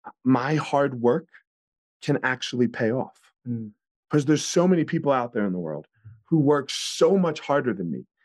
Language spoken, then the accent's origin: English; East Coast, United States; I grew up on the East Coast.